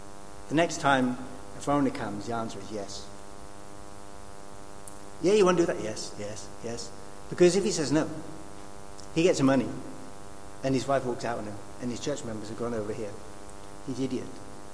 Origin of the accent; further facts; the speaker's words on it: Norwich, East of England, United Kingdom; I'm from Norwich.